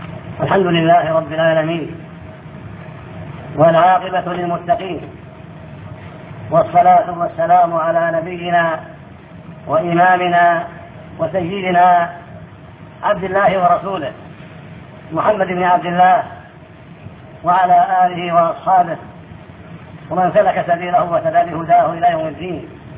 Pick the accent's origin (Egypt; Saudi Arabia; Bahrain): Saudi Arabia; Riyadh, Riyadh Province; فقد ولدت في الرياض عاصمة المملكة في ذي الحجة من عام 300,301 هجرية، ونشأت في الرياض وطلبت العلم على علماء الرياض